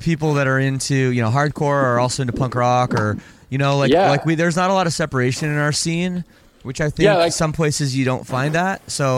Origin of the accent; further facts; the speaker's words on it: Toronto, Ontario, Canada; I'm from Toronto.